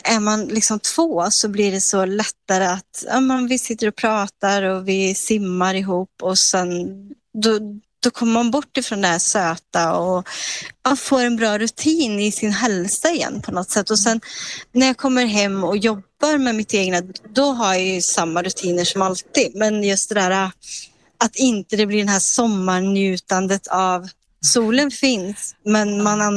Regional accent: Sweden; born or raised there; moved away as an adult

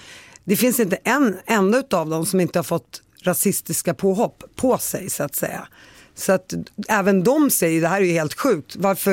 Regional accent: Palestine; now in Sweden; jag är helt palestinier

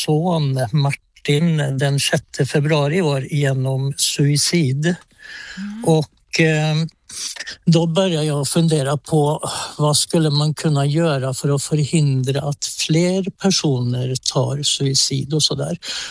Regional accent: Norway; now in Falköping, Sweden; jag är egentligen inte från Falköping, utan jag är ju norrman, så jag kommer ifrån Norge då.

